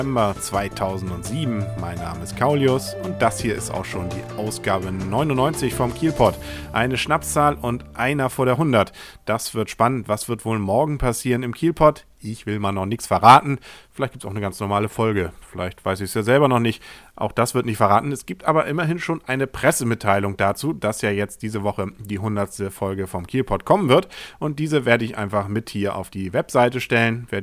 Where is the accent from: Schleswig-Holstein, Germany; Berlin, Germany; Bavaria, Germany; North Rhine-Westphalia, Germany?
Schleswig-Holstein, Germany; Kiel; Als Kieler kennt man das ja gar nicht.